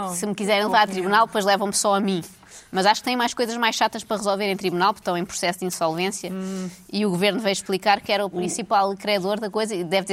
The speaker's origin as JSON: {"language": "Portuguese", "country": "Portugal", "said": "Pois, nós somos portugueses, nós dizemos que vamos, mas é só para ser agradável."}